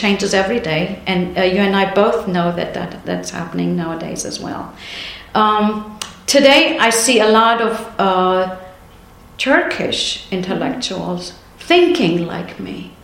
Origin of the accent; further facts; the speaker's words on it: Lebanon; In fact, I was born in Lebanon, so in the schools of Lebanon, this is a topic that is continuously taught in schools throughout the grades.